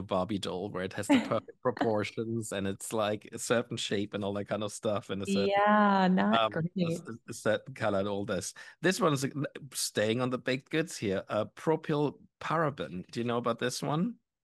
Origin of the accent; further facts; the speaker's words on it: Germany; accent: German; English is a second language; I grew up in Germany, and you can tell by my accent, I obviously have a foreign accent